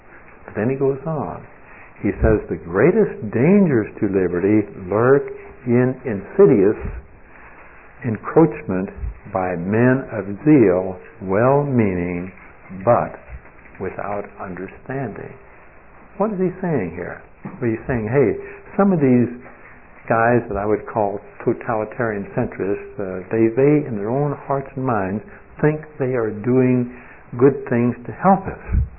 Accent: St. Louis, Missouri, United States; I grew up in St. Louis

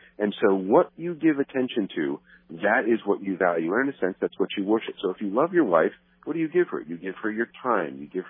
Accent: East Coast, United States; now in Los Angeles, United States; I mean, I'm an East Coaster. My wife and I came from the East Coast out here 16 years ago, and we moved literally right next door to Hollywood.

